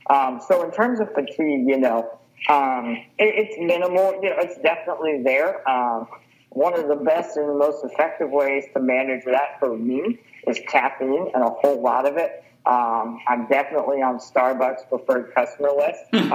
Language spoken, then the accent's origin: English; Houston, Texas, United States; So I grew up in Houston, Texas